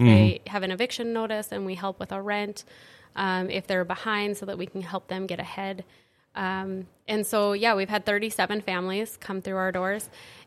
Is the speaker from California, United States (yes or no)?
no; Larimore, North Dakota, United States; So I am born and raised in Larimore, North Dakota.